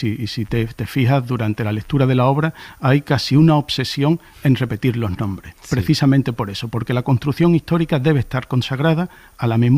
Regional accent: Andalusia, Spain; de mi pueblo, que es un pueblo cercano a Prado del Rey

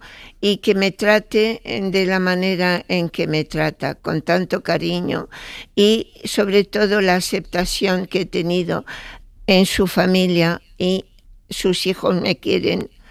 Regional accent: Casablanca, Casablanca-Settat, Morocco; also born or lived in Larache; yo nací en Larache, que es protectorado español, pero en el 49 mi padre le pide a su hermana, que vivía en Casablanca, que le buscase un trabajo para poder cruzar a la frontera francesa.

